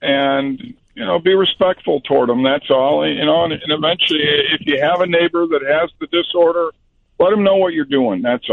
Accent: Munster, Indiana, United States; I've been a lifelong person in Indiana. I grew up here in Munster, right across the border. I've been here my whole life.

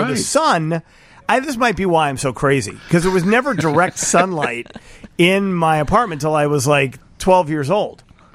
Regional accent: Chicago, Illinois, United States; I grew up in Chicago in the city.

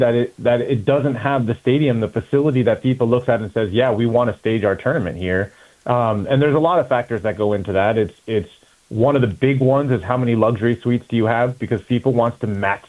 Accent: Mount Vernon, Virginia, United States; Yeah, I'm sitting right now at my mom's house in Alexandria, Virginia. I grew up here in Mount Vernon.

